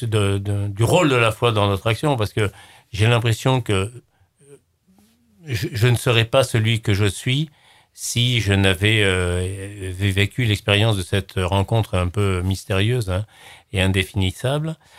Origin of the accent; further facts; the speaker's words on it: Nîmes, Occitanie, France; also born or lived in Lorraine; Et nous sommes revenus, après la mort de mon père, à Nîmes, qui était le berceau un peu de la famille, en 1956. Et depuis, j'ai toujours vécu soit à Nîmes, soit à Montpellier.